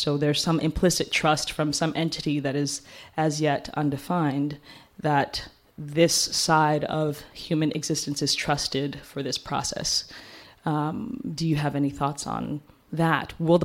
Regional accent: New York City, New York, United States; now in San Francisco, United States; I'm actually from New York City, but I live in San Francisco now.

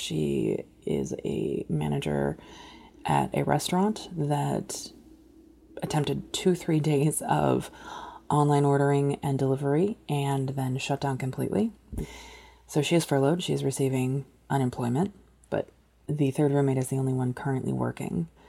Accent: Chicago, Illinois, United States; I'm from Chicago. I currently live with two other people in a two-bedroom apartment

